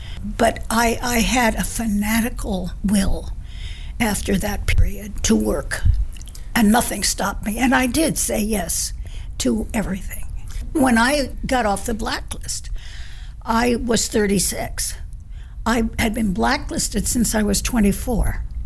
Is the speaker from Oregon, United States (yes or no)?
no; New York, United States; I grew up on Riverside Drive without a thought in my head, except when the next boy was going to come by.